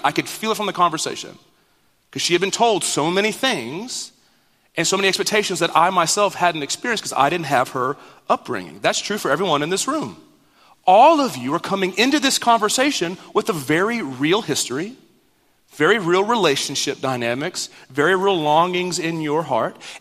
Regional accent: Dallas, Texas, United States; So I grew up in the Dallas area.

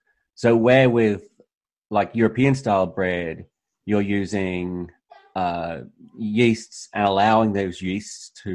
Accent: Australia; now in United States; So even growing up in Australia, we generally had decent bread at most supermarkets.

